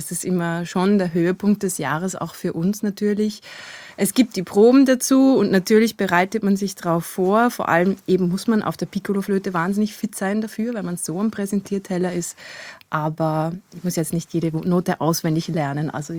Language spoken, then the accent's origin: German; Upper Austria, Austria; Ich bin Oberösterreicher.